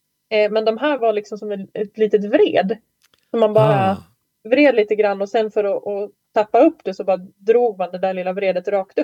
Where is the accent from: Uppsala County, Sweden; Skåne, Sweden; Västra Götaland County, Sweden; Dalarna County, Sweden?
Dalarna County, Sweden; jag är ju uppväxt i Dalarna, och då hade vi Falukuriren hemma när jag var barn